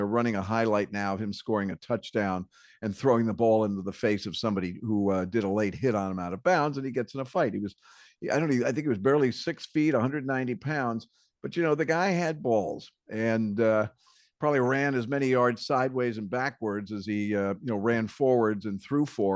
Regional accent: Connecticut, United States; It started when I was growing up in Connecticut as a Fran Tarkenton fan

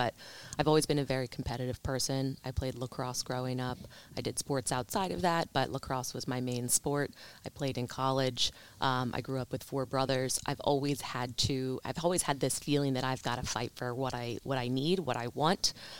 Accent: Eagleville, Pennsylvania, United States; now in Philadelphia, United States; Yes, in Eagleville, Norristown area.

